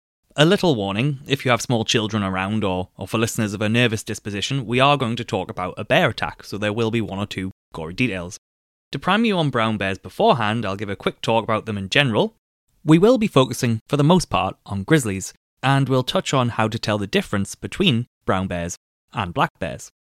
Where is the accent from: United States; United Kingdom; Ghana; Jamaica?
United Kingdom; hiking in bear country is a little different to hiking anywhere in the UK, my home country.